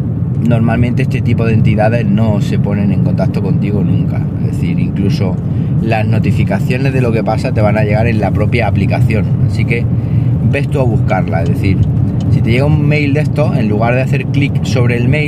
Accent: Siles, Andalusia, Spain; la noche anterior han rayado 90 coches allí en mi pueblo, en Siles, 90 coches

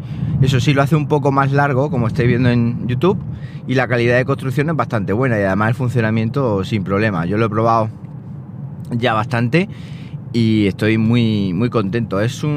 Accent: Siles, Andalusia, Spain; Mi pueblo es Siles, al norte de Jaén, un pueblecito muy pequeño, un censo de unos 2000 y pico habitantes, contando cabras, gallinas y tal.

